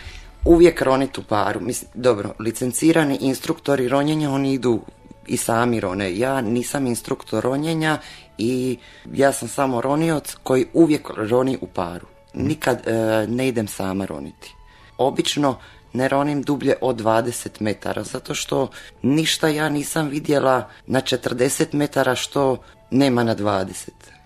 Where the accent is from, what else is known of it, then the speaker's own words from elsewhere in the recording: Croatia; Kod nas u Hrvatskoj to još nije dobro zaživjelo.